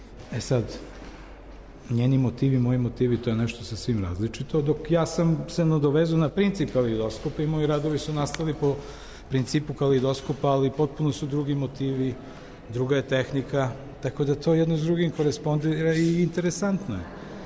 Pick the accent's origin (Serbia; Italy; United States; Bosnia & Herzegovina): Serbia; i kod nas u Srbiji postoji mogućnost studija fotografije i na državnim školama i na privatnim školama